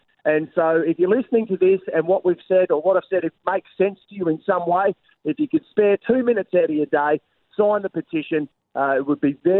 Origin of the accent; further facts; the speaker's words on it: Hervey Bay, Queensland, Australia; I grew up in Hervey Bay, and that's why I'm pretty passionate about the campaign.